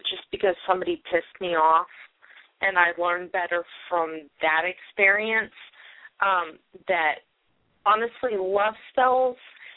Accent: California, United States; moved away; I grew up in California, so I was always into the Haunted Mansion.

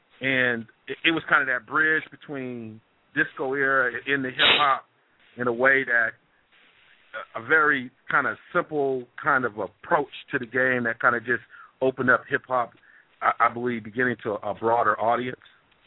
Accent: Midwest, United States; it gave insight to a whole part of life and culture that I hadn't even conceived as someone growing up in the Midwest.

